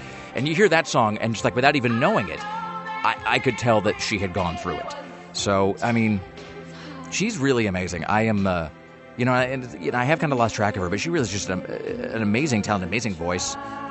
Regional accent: Kennewick, Washington, United States; moved away; also born or lived in Salt Lake City / San Diego; So I grew up in Kennewick, and then I lived in a bunch of places, and then I moved to Salt Lake, and then, you know, San Diego, and then here, and then whatever.

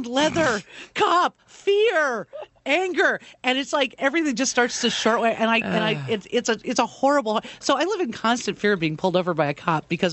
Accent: Los Angeles, California, United States; because I grew up in the Los Angeles area.

